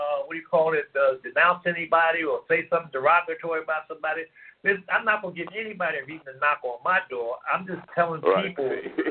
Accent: Philadelphia, Pennsylvania, United States; born there; I was born in Philadelphia in 1948. As a young boy, everything was geared toward you becoming a man

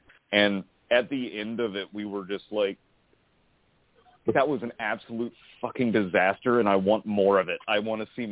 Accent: the South, United States; I was in a punk band when I was growing up in the South

